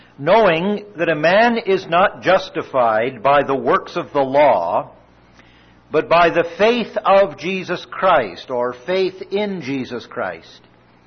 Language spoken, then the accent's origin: English; Canada; Now, you know that I come from Canada, probably.